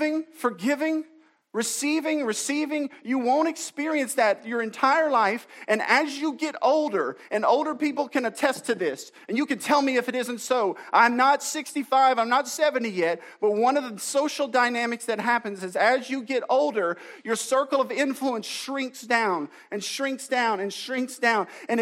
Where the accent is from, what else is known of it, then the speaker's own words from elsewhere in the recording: Louisiana, United States; Listen, I grew up in Acadiana, and I know what happens.